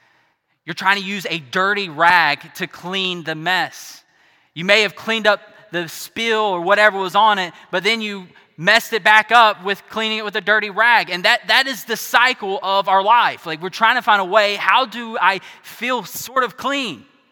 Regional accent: South Carolina, United States; So in South Carolina, there's this hobby. That's where I'm from. I'm from South Carolina.

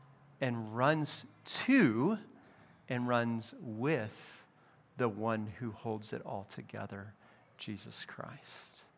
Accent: California, United States; I grew up in California.

